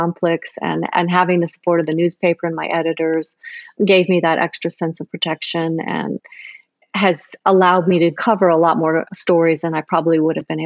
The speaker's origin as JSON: {"language": "English", "country": "United States", "said": "I also have a very clear understanding of what my role is, especially being an American photojournalist."}